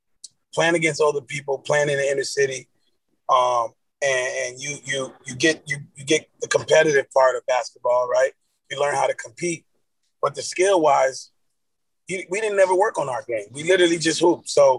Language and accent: English; Carroll City, Florida, United States; Well, yeah, I grew up in Carroll City, man. As a young kid, man, I spent about 10 to 12 years of my life there.